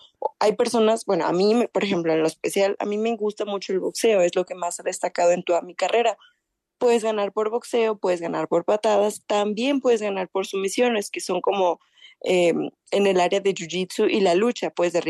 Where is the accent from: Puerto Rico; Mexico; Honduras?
Mexico; Guadalajara, Jalisco; Yo soy de Guadalajara, tengo 29 años … represento a México.